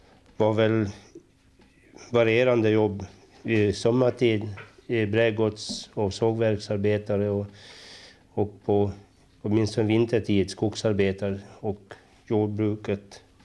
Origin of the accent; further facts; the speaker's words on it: Norrbo, Dalarna County, Sweden; Jag är född i Norrbo, ja.